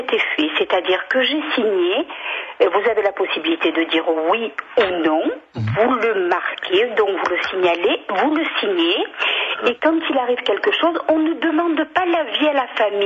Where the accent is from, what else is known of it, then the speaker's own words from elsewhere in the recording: France; also born or lived in Argentina; je suis française, j'ai vécu 10 ans en Argentine